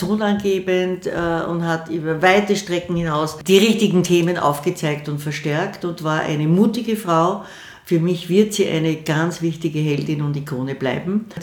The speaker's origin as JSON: {"language": "German", "region": "Vienna", "country": "Austria", "said": "Ich bin eine stolze Wienerin"}